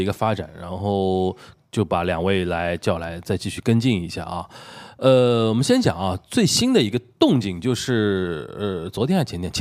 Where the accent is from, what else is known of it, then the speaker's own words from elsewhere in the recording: Shanghai, China; 我们上海人叫放软党啊